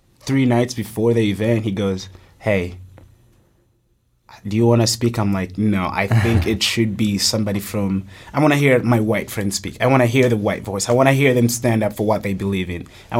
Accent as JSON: {"language": "English", "country": "Uganda", "tie": "born or raised there", "also_born_or_lived": "South Africa", "said": "I was born in South Africa, but I grew up in Uganda, East Africa. I grew up going to boarding schools"}